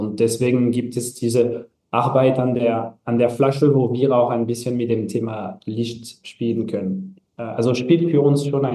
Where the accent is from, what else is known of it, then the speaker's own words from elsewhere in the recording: Châteauneuf-du-Pape, Provence-Alpes-Côte d'Azur, France; German is a second language; Ein bisschen wie bei uns in Châteauneuf-du-Pape mit der Mont Ventoux.